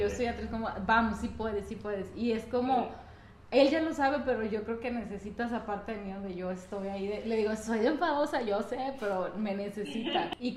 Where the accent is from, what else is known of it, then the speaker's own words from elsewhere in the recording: Mexico; Sí, y lo más difícil para él es que somos mexicanos.